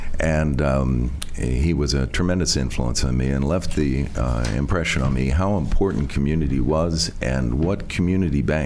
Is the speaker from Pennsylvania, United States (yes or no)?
yes; Elverson, Pennsylvania, United States; We're in the large town of Elverson, Pennsylvania.